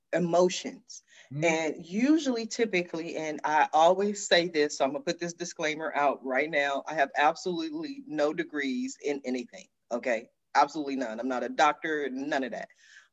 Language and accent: English; Columbus, Ohio, United States; I was raised in Columbus, Ohio. I'm a simple country girl.